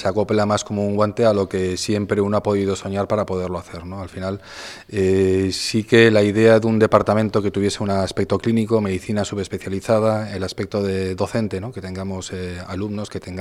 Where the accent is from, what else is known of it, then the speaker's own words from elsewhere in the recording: Requena, Valencian Community, Spain; Pero que sepáis que todos somos de Requena, muy bien, de Valencia, muy bien